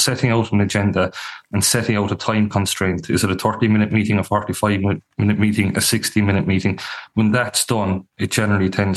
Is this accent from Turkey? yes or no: no; Ireland; But I think traditionally, as Irish people, we don't like to insult anyone.